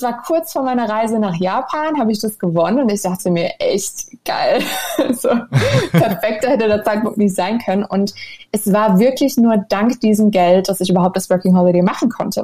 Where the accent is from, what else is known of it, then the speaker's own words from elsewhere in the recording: Mannheim, Baden-Württemberg, Germany; moved away as an adult; now in Turkey; In Mannheim. Ich komme aus